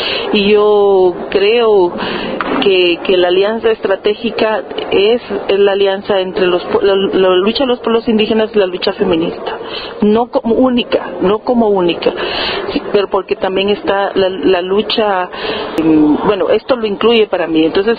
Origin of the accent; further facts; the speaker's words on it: Guatemala; de Guatemala.